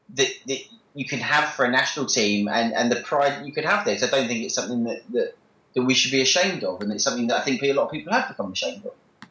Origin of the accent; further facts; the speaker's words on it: United Kingdom; I'm half Polish and half English, and I feel that I'm half British, half Polish, and I feel, yeah, I was brought up in Britain, and I can barely speak Polish. My Polish is like a 5-year-old